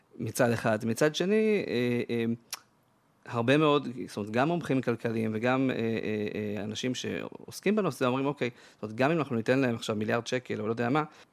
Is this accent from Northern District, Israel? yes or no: no; Jerusalem, Jerusalem District, Israel; כתבתי במאמר שאני בתור ירושלמי